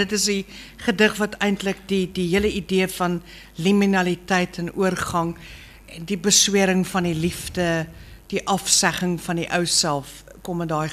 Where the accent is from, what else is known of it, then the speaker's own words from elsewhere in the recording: Pretoria, Gauteng, South Africa; also born or lived in Standerton; Ja, ek is een nooi van Pretoria. Deernacht Pretoria, toe later Standerton.